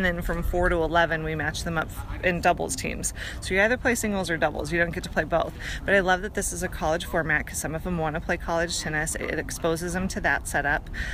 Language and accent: English; Greenwood Village, Colorado, United States; I'm from Cherry Creek High School from Greenwood Village, Colorado.